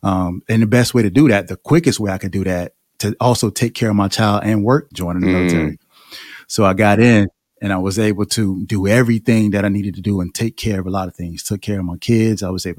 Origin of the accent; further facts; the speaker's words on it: Florence, South Carolina, United States; Yeah. Born and raised in Florence, South Carolina.